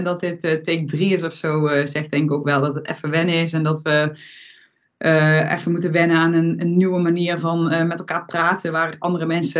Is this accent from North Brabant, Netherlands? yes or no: yes; Veldhoven, North Brabant, Netherlands; Ik kom uit Veldhoven, net naast Eindhoven.